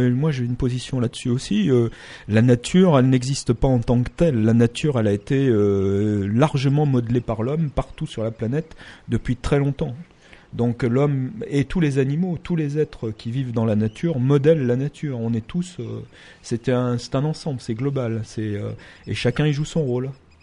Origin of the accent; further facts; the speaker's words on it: Nouvelle-Aquitaine, France; moved away as an adult; je suis né en Charente-Maritime, j'ai vécu en Charente jusque vers 18 ans.